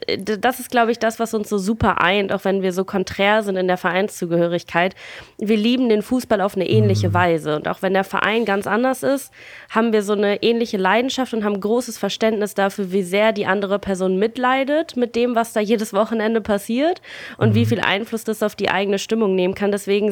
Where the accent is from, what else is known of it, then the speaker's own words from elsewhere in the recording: Bremen, Germany; born there; Gebürtig aus Bremen hat man da, glaube ich, eh nicht viel Auswahlmöglichkeit.